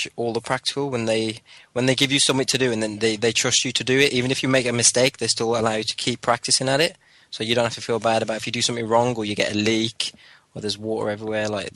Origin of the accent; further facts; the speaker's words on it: Fleet, South East England, United Kingdom; I come from Fleet, which is about 40 minutes away, and I'm 20 years old